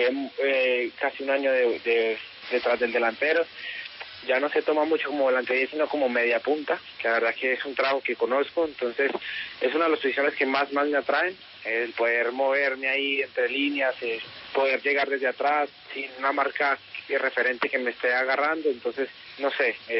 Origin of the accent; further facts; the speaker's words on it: Pereira, Risaralda, Colombia; Un saludo muy especial a toda la gente de Pereira. Muy orgulloso de poder estar representando bien a mi tierra